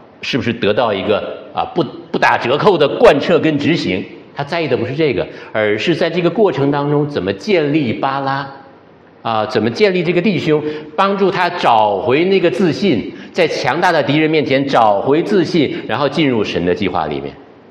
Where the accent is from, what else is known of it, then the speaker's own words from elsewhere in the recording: Shenyang, Liaoning, China; 我老家是东北啊，我老家在沈阳。东北男人只要听到四个字儿，就什么都不怕了啊！